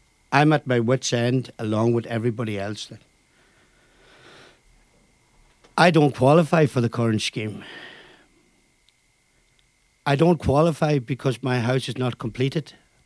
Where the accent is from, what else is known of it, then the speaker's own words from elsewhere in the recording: Maharorty, Ulster, Ireland; I'm from Maharorty, in the heart of the Gaeltacht in Donegal.